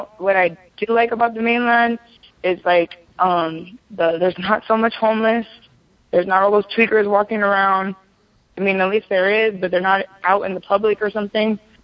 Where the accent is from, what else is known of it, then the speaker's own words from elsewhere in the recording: Hawaii, United States; accent: Hawaiian; I didn't lose my Hawaiian accent.